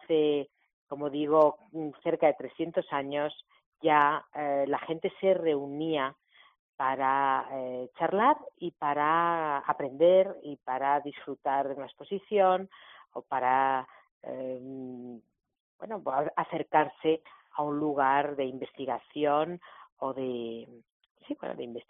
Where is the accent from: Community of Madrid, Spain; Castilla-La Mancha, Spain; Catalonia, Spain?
Community of Madrid, Spain; Madrid; y para nosotros es, primero es un reconocimiento como madrileños